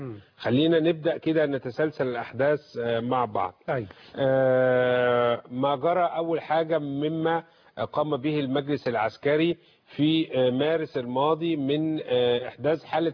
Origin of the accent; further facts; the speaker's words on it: Egypt; نحن داخل مصر كمصريين